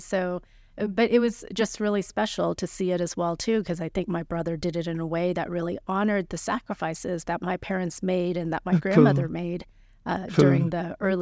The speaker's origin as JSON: {"language": "English", "region": "Arkansas", "country": "United States", "tie": "born or raised there", "said": "And so for both my husband and me, we ended up growing up in Arkansas."}